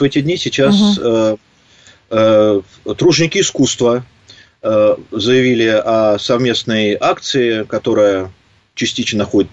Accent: Moscow, Russia; мы, россияне, расслабились, москвичи

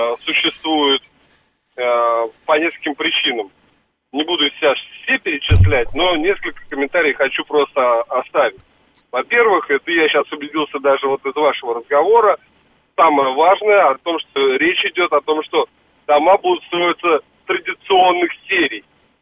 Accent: Moscow, Russia; я из Москвы, родился в Москве, вырос.

